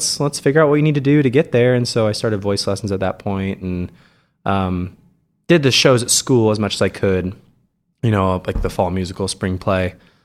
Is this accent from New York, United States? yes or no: no; Hays, Kansas, United States; I grew up in Western Kansas, Hayes, Kansas, for any of you out there who know where it is. It's like halfway between Kansas City and Denver on I-70. Very small town.